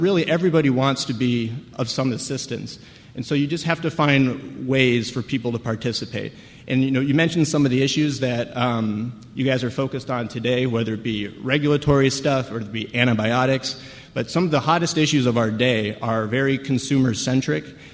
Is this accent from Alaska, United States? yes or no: no; Colorado, United States; I mean, I come from Colorado